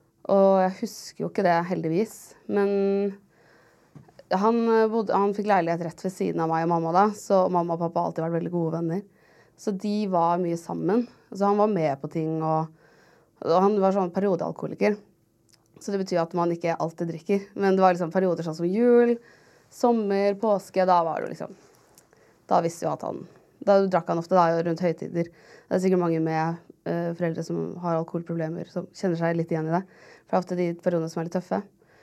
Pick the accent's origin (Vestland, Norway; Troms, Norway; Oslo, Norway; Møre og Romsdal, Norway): Oslo, Norway; Ja, jeg vokste opp, jeg fra Oslo, så jeg vokste opp liksom, ved Nordberg-området, og det heter jo egentlig Gaustad